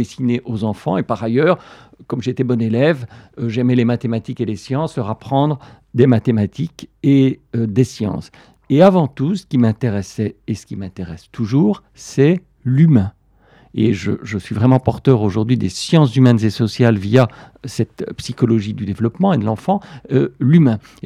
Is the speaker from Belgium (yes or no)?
yes; Belgium; Je suis belge d'origine et j'explorais tous les musées de Belgique et de Hollande